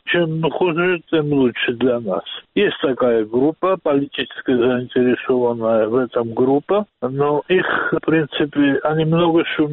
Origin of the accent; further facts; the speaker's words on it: Georgia; Разве это мы, грузины?